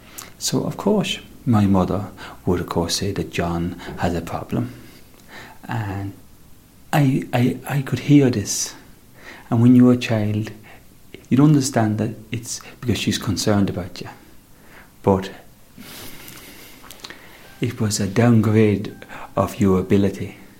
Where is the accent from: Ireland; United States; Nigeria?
Ireland; Connacht; I'm from South Leithrim.